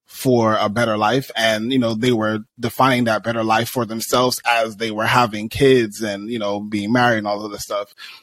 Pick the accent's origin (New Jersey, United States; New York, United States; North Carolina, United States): New York, United States; Brooklyn; born there; So I was actually born in Brooklyn. My family is from, I was born in Brooklyn.